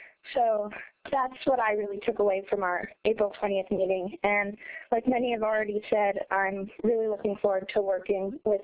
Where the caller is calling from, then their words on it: Juneau, Alaska, United States; I'm calling from Juneau.